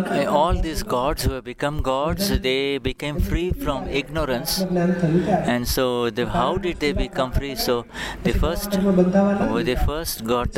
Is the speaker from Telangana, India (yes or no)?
no; Rajkot, Gujarat, India; I come from Rajkot.